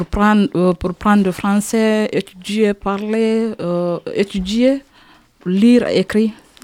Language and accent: French; Guinea; je viens de Guinée-Conakry.